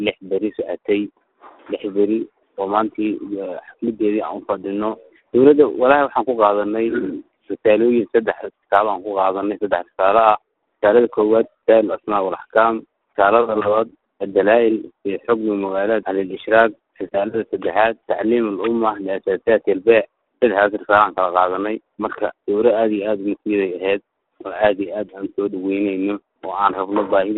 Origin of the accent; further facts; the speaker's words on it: Sablaale, Lower Shabelle, Somalia; degmada Sablaale ayaan ka soo jeedaa